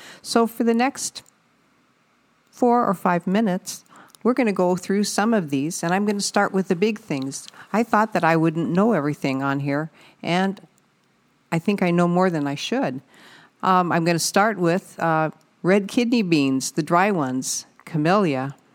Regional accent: Arizona, United States; And we're not from the South. Well, we're from Arizona, but that's still, it's not the South like the Southeastern United States.

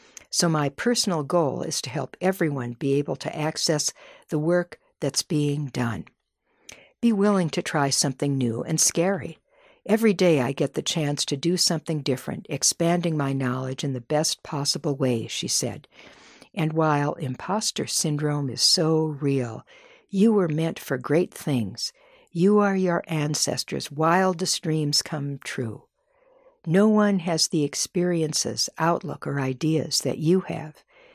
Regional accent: Kimberling City, Missouri, United States; I am from Kimberling City, Missouri. In this way, I am a Navajo woman.

